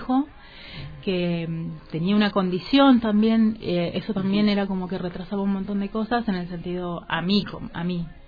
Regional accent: Chaco, Argentina; Cuando terminé, me fui a estudiar un año en al Chaco, porque soy oriunda del Chaco.

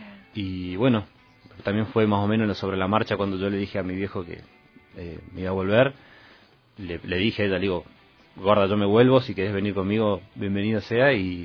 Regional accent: Tierra del Fuego, Argentina; Me encanta la isla, soy fueguino, me encanta la vida acá. Yo me crié con los mocos al aire

